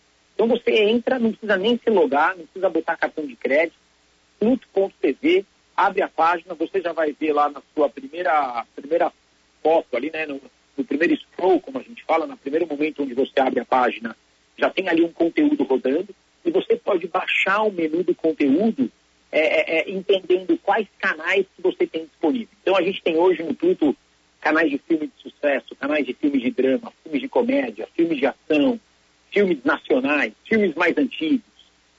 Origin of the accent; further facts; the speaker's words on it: São Paulo, Brazil; born there; Não, não nasci em Pederneiras, nasci em São Paulo, capital. Estou sempre por aqui